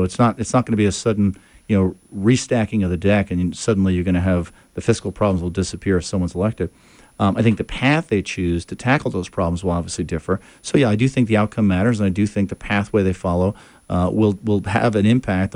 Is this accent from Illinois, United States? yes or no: no; New York City, New York, United States; Born and raised in Queens, New York, so I'm a product of the city.